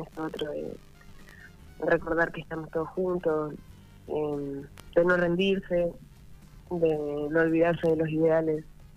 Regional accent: Chile; moved away; me fui de mi país, de Chile, un poco escapando de la realidad política de ese momento

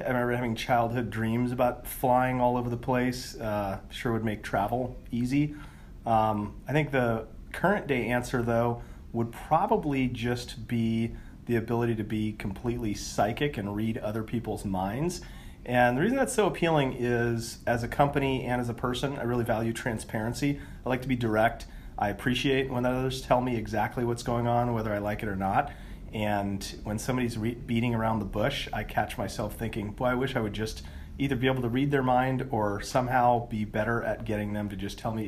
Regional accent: Santa Cruz, California, United States; also born or lived in Spain; I'm from Santa Cruz originally and raised almost entirely in Santa Cruz with a small stint in Spain.

